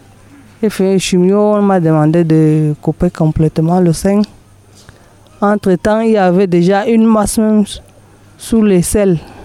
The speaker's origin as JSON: {"language": "French", "town": "Tokombéré", "region": "Far North", "country": "Cameroon", "tie": "born there", "said": "je suis née à Tokombéré en 1975, je suis ménagère."}